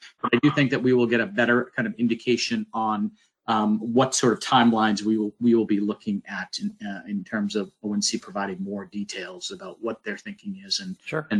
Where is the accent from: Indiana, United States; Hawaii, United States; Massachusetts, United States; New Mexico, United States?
Massachusetts, United States; North Reading; now in Washington, United States; So I grew up just north of Boston in a small town called North Reading, Massachusetts, about 20 minutes north of Boston. Came down to Virginia for grad school and never left.